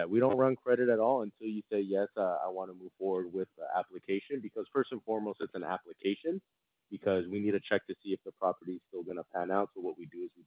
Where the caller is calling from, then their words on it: Los Angeles, California, United States; Yeah, so we're located out in Los Angeles.